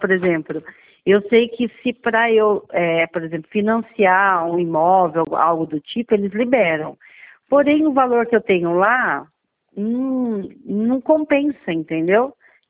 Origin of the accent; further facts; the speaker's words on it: São Paulo, Brazil; É, interior de São Paulo.